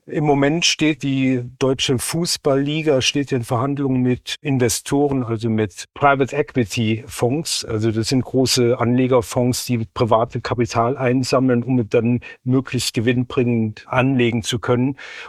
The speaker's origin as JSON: {"language": "German", "country": "Germany", "said": "Natürlich, dann fiebert man als Deutscher dann natürlich auch mit seiner eigenen Mannschaft oder mit der deutschen Mannschaft, sagen wir mal so."}